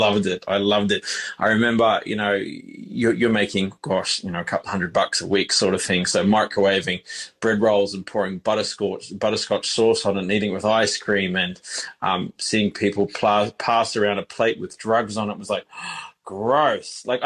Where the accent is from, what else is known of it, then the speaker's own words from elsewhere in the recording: Queensland, Australia; I grew up, ultimately ended up growing up in Queensland anyway for the best part of my earlier childhood from the age of, say, three through to 13.